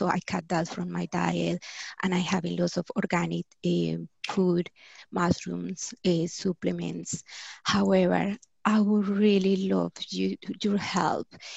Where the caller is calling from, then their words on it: Australia; I'm calling from Australia, and wow, it's morning.